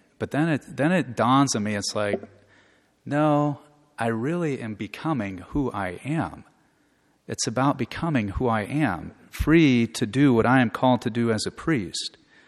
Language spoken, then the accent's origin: English; Omaha, Nebraska, United States; I grew up in Omaha, went to Millard South, went to Iowa State University for 1 year